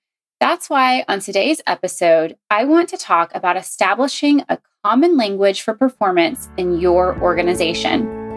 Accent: the South, United States; now in Chicago, United States; I was raised in the South and he was raised in the Midwest.

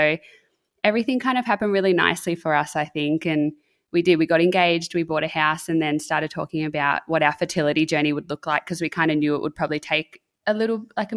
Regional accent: Sydney, New South Wales, Australia; so I grew up down in Sydney and I actually got posted for my training location up on in northern New South Wales for work

